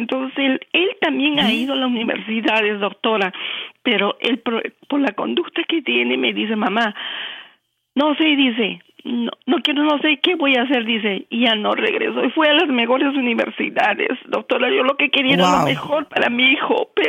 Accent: Peru; moved away; porque yo me divorcié en este país cuando vine, porque yo soy peruana

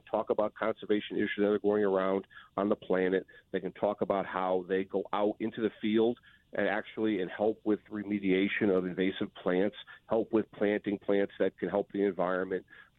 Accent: Stratford, Connecticut, United States; When I was growing up in Stratford and looking to work in with animals, I came to the zoo

